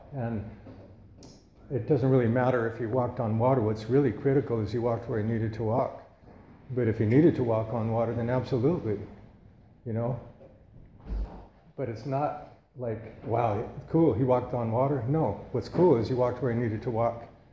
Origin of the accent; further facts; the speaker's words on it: Seattle, Washington, United States; born there; now in Santa Barbara, United States; And so we moved to Santa Barbara in 1961. I was born in Seattle, and there was something about coming down here that opened things up for me.